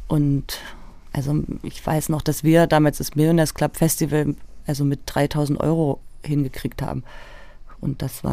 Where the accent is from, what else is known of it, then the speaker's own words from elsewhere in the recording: Leipzig, Saxony, Germany; also ich bin ja aus Leipzig und ich weiß noch, dass ich mich früher zum Beispiel vor Lindenau relativ gegraust habe